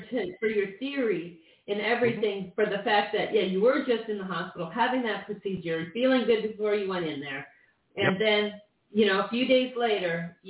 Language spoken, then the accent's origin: English; Midwest, United States; I mean, I grew up in the Midwest. So it's different than a big city.